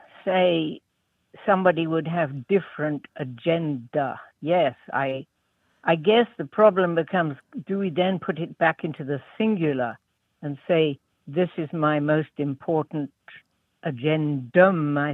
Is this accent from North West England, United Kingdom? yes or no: no; London, United Kingdom; also born or lived in Belgium / Sweden / Finland; I was born in London, in England, and I had a pretty multilingual education in Belgium, Sweden, and Finland for the first 11 years of my life. And then I was back in Britain